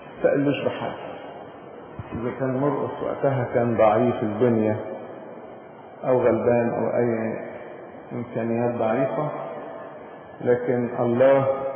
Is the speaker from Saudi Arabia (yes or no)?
no; Egypt